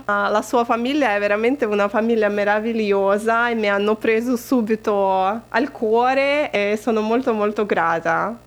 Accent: Riga, Latvia; Italian is a second language; also born or lived in England; now in Italy; Io vengo da Riga, da Lettonia. E infatti mi sono trasferita in Italia, dopo Inghilterra

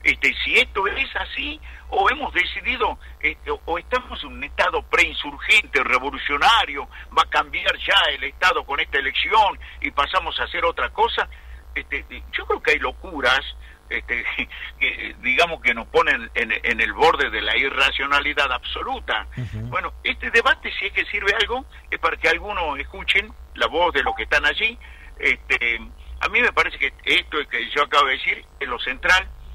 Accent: Salta, Argentina; born there; yo que nací en Salta y espero morir en mi querida Salta

